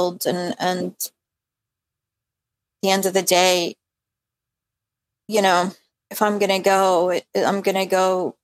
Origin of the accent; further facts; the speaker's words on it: At-Tur, Jerusalem, Palestine; We're from Jerusalem, from a village outside of Jerusalem. It's called At-Tur.